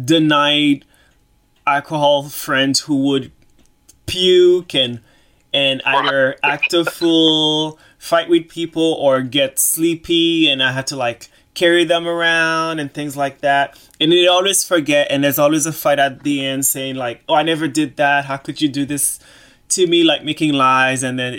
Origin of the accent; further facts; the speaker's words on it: Boston, Massachusetts, United States; also born or lived in New York; when I moved to New York, even I'm from Boston, when I used to hang out with people